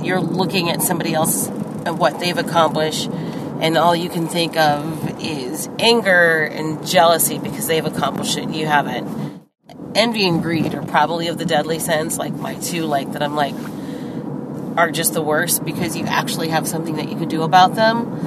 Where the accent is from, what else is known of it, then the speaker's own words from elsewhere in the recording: Columbus, Ohio, United States; I grew up in Columbus, Ohio.